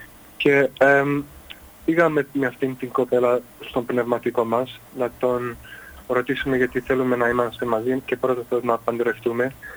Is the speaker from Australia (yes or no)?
yes; Adelaide, South Australia, Australia; είμαι από την Αδελαίδα, Αυστραλία